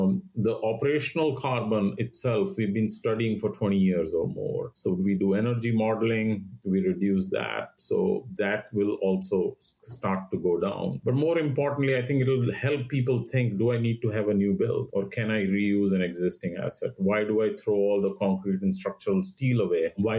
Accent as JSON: {"language": "English", "country": "India", "said": "So you brought up India. I'm from India, so very passionate about what's happening in India."}